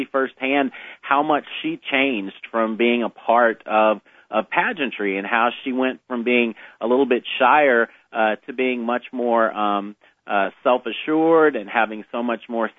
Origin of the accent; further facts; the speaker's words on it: Texas, United States; But I grew up in Texas, and, of course, pageants reign supreme there.